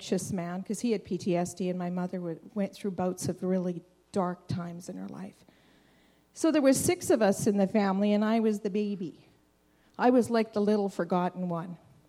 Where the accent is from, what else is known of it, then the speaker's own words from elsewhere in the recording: Regina, Saskatchewan, Canada; So I'm just going to give you a little bit of history about who I am and where I come from. We're from Regina.